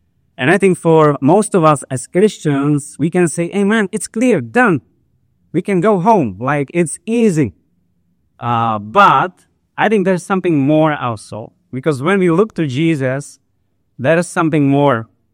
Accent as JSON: {"language": "English", "country": "Czechia", "lives_now": "Kuwait", "said": "I'm from Czech Republic. And I have been in Kuwait for more than a year, a bit more."}